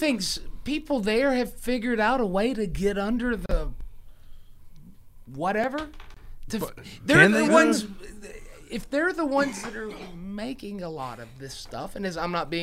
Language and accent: English; South Carolina, United States; I'm from South Carolina.